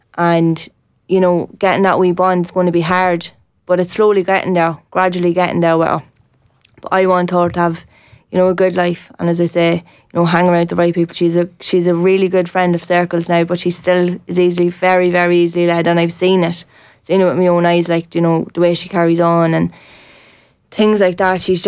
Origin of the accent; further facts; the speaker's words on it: Dundalk, Leinster, Ireland; I moved from Dundalk to a country, out to country, and that was one of the biggest mistakes that ever happened to me